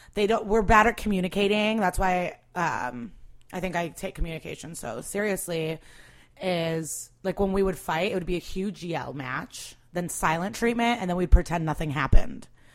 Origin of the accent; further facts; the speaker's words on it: Skokie, Illinois, United States; also born or lived in Russia / Rogers Park; No, I was born in Russia. We lived, and then we moved to Rogers Park. And then we, like 2 years later, moved to Skokie.